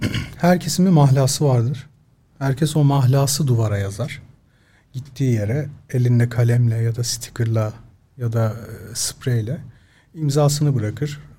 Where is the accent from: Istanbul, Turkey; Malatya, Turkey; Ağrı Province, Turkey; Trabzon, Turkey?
Istanbul, Turkey; Karagümrüklüyüz, biz semt çocuğuyuz.